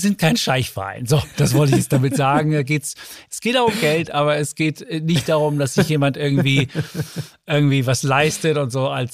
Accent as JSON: {"language": "German", "town": "Leipzig", "region": "Saxony", "country": "Germany", "said": "als Leipziger, da darf man auch RB Leipzig-Fan sein."}